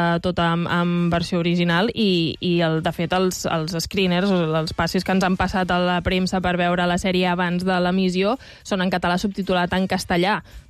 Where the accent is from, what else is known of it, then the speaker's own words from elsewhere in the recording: Barcelona, Catalonia, Spain; els que vivim a Barcelona i som de Barcelona